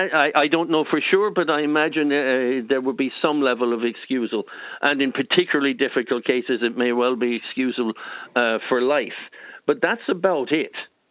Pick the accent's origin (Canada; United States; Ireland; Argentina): Ireland; Ennis, Munster; I was called for jury service in my hometown in Ennis